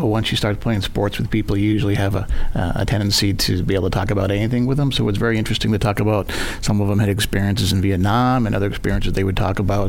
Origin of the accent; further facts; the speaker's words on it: Boston, Massachusetts, United States; Boston, Massachusetts.